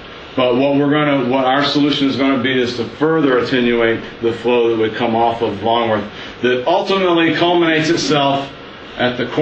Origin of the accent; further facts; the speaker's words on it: Utica, New York, United States; we're from Utica, we live here, and we work here